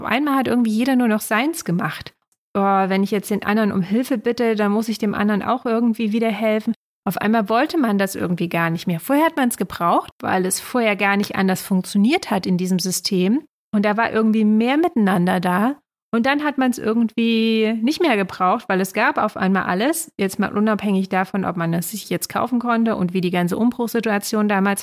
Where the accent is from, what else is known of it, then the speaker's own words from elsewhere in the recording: East Germany, Germany; Ich bin ja in Ostdeutschland aufgewachsen